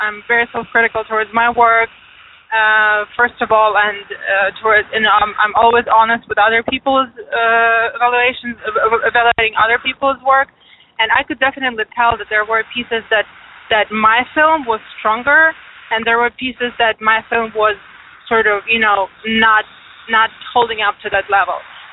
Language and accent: English; Ukraine; Yes, I am from Ukraine.